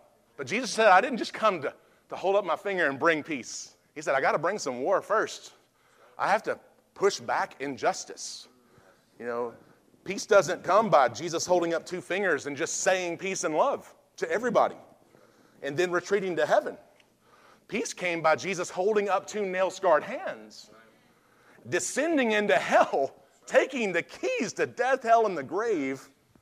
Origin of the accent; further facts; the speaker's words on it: Mississippi, United States; People always said, when I came from Mississippi, we always said, thank God for, well, never mind, we're number 50.